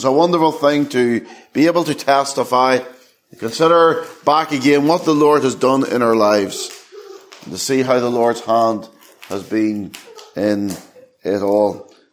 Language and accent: English; Ireland; as a child, I was brought up in the Church of Ireland.